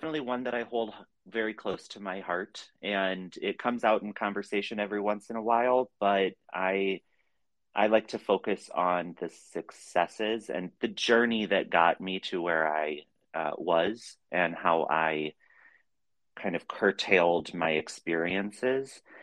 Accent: Cleveland, Ohio, United States; So I grew up in the suburb of Cleveland, Ohio.

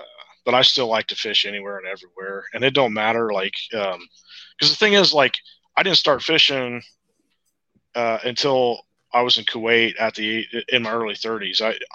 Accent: Ohio, United States; I'm from Central Ohio, I grew up in Ohio. I've lived here all my life

